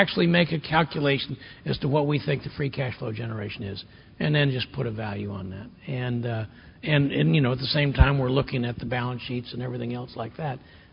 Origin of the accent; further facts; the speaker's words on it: Washington, D.C. area, United States; A great example of this is that I grew up in the Washington, D.C. suburbs